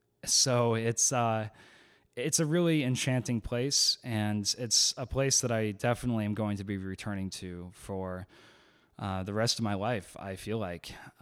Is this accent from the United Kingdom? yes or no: no; Plymouth, Massachusetts, United States; where I'm from in Massachusetts, my hometown of Plymouth.